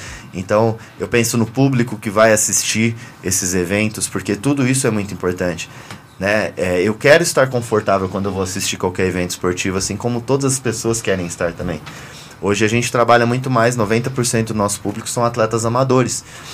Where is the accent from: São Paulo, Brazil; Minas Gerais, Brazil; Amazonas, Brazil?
São Paulo, Brazil; born there; now in Brasília, Brazil; Eu sou nascido em São Paulo, mas eu sou tão feliz no Distrito Federal que eu me considero um cidadão brasiliense. Eu transformei minha vida em Brasília.